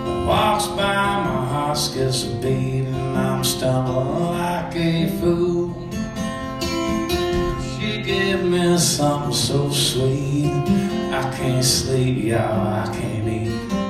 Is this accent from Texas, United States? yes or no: yes; Texas, United States; I grew up in Texas and I didn't play football, so this was my only chance.